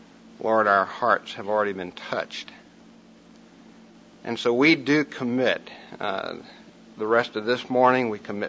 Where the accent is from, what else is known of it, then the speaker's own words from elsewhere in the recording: Texas, United States; also born or lived in South, United States; In my testimony, you realize that I was raised in Texas and then lived predominantly as far as the Navigator ministry in the South.